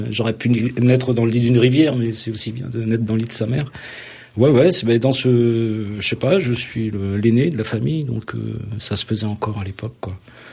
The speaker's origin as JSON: {"language": "French", "region": "Pays de la Loire", "country": "France", "said": "puisque je suis originaire de la Mayenne"}